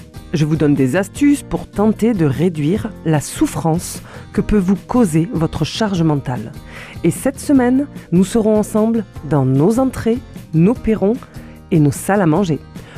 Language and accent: French; Toulouse, Occitanie, France; accent: Toulouse; vous aurez cette phrase dans votre tête avec ma voix et avec mon accent toulousain.